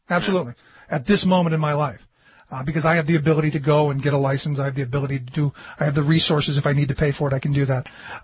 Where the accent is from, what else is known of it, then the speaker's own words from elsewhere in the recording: Cleveland, Ohio, United States; I grew up in Cleveland.